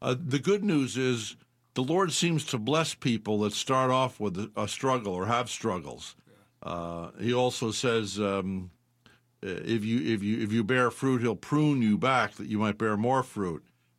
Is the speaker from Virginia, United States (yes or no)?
no; Poughkeepsie, New York, United States; My mother was born in Newburgh. I'm from Poughkeepsie.